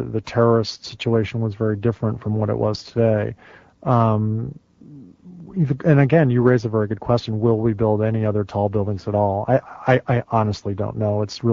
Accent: New Jersey, United States; I grew up in New Jersey, and we could go to the beach and look out over Lower Manhattan, the bay, and from 40 miles away, see the Trade Center towers.

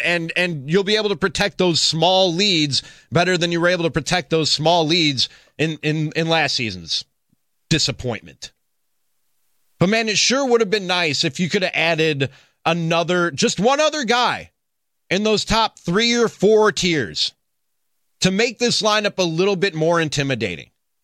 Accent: Chicago, Illinois, United States; I'm a Chicagoan through and through. Bears fan, Cubs fan, Bulls fan, just like you guys.

